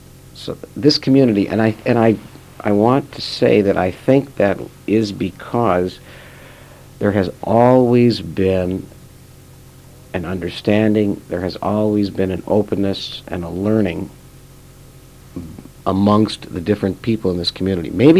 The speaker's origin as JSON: {"language": "English", "town": "Fargo", "region": "North Dakota", "country": "United States", "tie": "born or raised there", "said": "But growing up in Fargo in the 40s and 50s was very pleasant."}